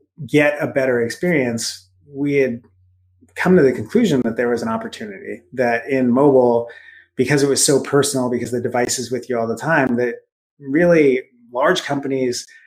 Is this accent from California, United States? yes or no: no; Redmond, Washington, United States; I grew up in Redmond, which is a small city outside that when I was a kid was known really for Nintendo of America and now is known for Microsoft.